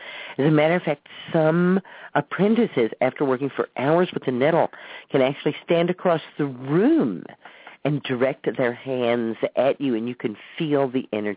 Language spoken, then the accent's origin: English; the South, United States; But, we grew up in the South, and you just weren't allowed to be like that.